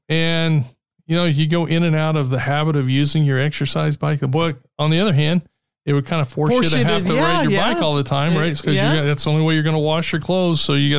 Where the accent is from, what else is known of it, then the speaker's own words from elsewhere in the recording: Indiana, United States; So I'm from Indiana.